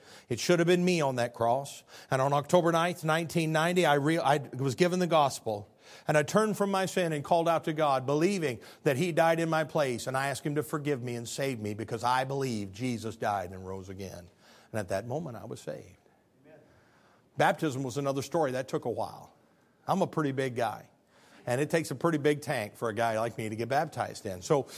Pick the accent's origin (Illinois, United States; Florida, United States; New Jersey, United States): Illinois, United States; I play euchre. I'm from Illinois. It's a card game.